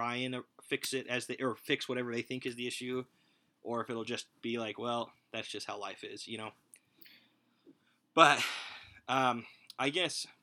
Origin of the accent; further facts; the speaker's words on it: New York, United States; now in Utah, United States; I love Utah as a place to live. I'm from New York, and it's dirty, and Utah is so clean.